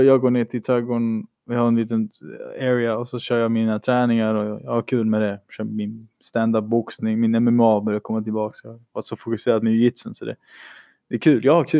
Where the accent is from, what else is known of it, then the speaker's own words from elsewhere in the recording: Malmö, Skåne, Sweden; men jag är från Malmö, vad fan ska man göra?